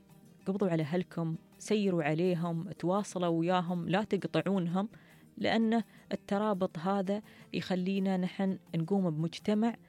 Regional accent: United Arab Emirates; نحن من كثر ما نحن متوالفين يعني هالإمارات، نحن شعب تلقى لك في رأس الخيمة عندك أهل، في الفجيرة عندك أهل، في أبوظبي عندك أهل

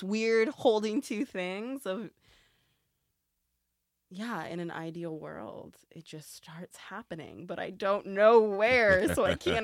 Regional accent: Eugene, Oregon, United States; So I was born in Eugene, Oregon. I lived there until I moved to Portland for college.

